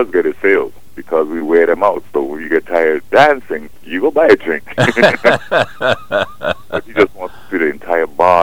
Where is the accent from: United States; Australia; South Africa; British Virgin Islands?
British Virgin Islands; Tortola; born there; I was born in Tortola, yes.